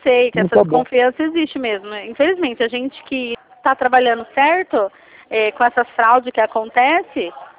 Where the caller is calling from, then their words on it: Campinas, São Paulo, Brazil; Eu falo de Campinas, São Paulo.